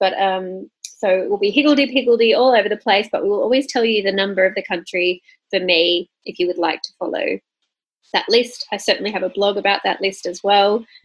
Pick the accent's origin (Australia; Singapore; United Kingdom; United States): Australia; born there; I was born in Australia in 1987. Though my parents are English, so I'm an Australian with English blood. Very fortunately have two passports